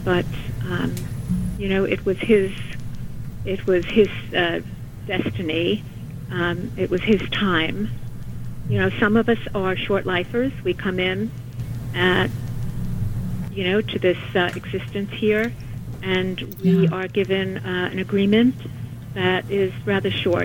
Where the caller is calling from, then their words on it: Long Island, New York, United States; I'm calling from Long Island.